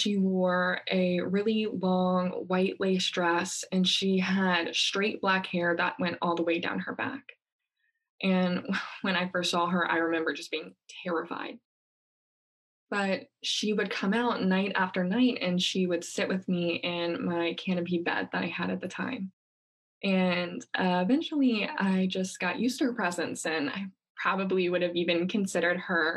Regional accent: Virginia, United States; moved away as an adult; also born or lived in Alabama; Now, when I moved from Virginia, where I am originally from, to Alabama for my undergraduate degree

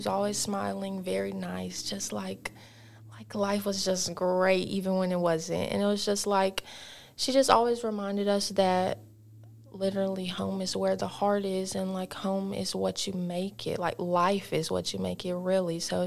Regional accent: Brandon, Florida, United States; born there; so I was born in Brandon, Florida.

